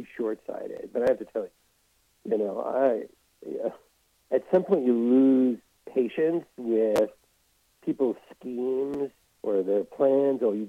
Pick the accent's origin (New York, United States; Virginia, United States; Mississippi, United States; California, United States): New York, United States; I know I grew up in New York, and I went to Queens College, and I had to pay tuition.